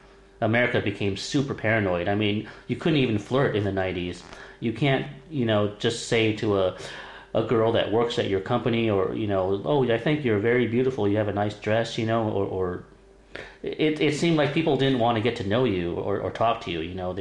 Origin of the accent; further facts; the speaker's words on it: California, United States; I noticed that, too, growing up in California.